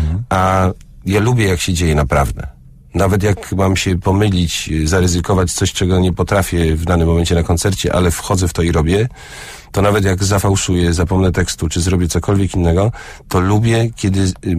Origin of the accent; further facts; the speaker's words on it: Poznań, Greater Poland Voivodeship, Poland; born there; now in Toruń, Poland; Ja się urodziłem w Poznaniu, mieszkam w Toruniu